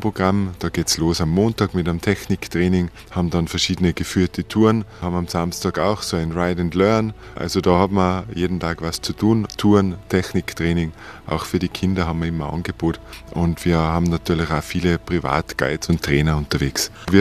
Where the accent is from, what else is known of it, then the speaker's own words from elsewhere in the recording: Oberndorf, Tyrol, Austria; Bin hier in der Gegend in Oberndorf bei St. Johann groß geworden, habe fast immer da gelebt.